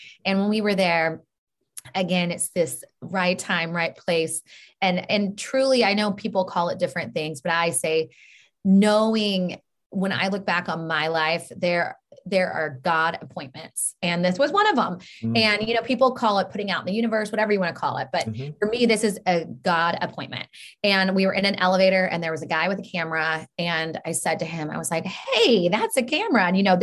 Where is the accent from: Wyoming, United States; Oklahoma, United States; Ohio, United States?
Oklahoma, United States; I'm from Oklahoma, the bordering state to Texas.